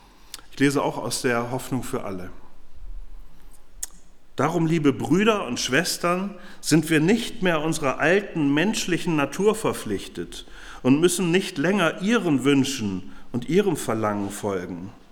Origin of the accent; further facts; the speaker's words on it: Northern Germany, Germany; auch ich so als Norddeutscher, bei mir merkt man das vielleicht auch nicht immer so.